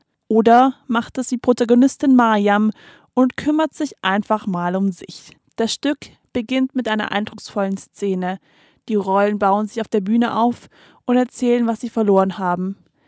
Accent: Stuttgart, Baden-Württemberg, Germany; Jedenfalls, soweit ich das als Stuttgarterin mit Migrationshintergrund beurteilen kann.

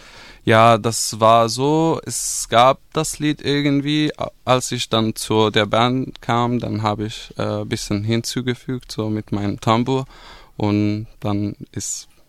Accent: Syria; German is a second language; Ich komme aus Syrien, aus Nordosten, da im kurdischen Gebiet

